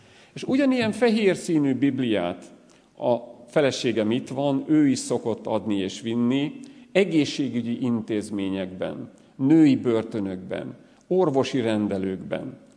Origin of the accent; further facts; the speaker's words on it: Monor, Pest, Hungary; Én Monorról vagyok, egy református gyülekezetből, de a Gedeon Társaságnak is a tagja vagyok